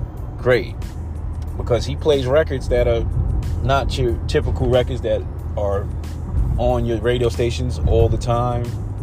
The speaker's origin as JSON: {"language": "English", "region": "New York", "country": "United States", "tie": "born or raised there", "said": "You know, of New York and growing up in New York and the legacy of New York"}